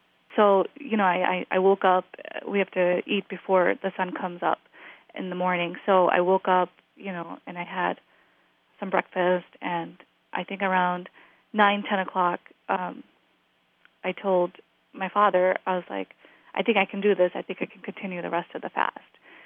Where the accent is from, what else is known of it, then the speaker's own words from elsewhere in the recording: Glendale Heights, Illinois, United States; I am from Glendale Heights, Illinois.